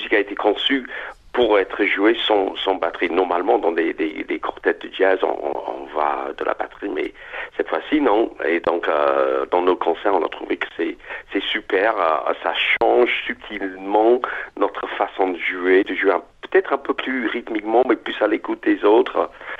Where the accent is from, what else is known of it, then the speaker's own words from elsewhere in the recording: Melbourne, Victoria, Australia; French is a second language; moved away; also born or lived in Sydney / France; Je suis né à Melbourne, quand je suis en Australie, j'allais souvent à Melbourne. On a déménagé à Sydney quand j'avais 12 ans, et après je suis allé vivre en Europe, en France.